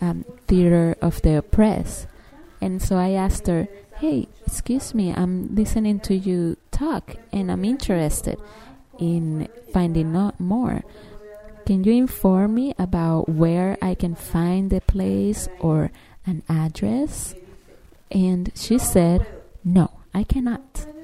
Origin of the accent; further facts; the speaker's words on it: Guadalajara, Jalisco, Mexico; English is a second language; I am from Guadalajara, Jalisco, Mexico. And as I always say, the land of mariachi and the tequila.